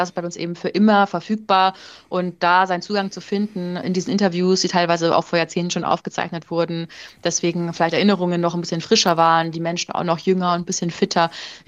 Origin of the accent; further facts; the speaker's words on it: Mühldorf, Bavaria, Germany; Also das KZ-Auslager Mühldorfer Hart, von dem ich eben gesprochen habe, meine Heimat, sieht auch nicht aus wie ein KZ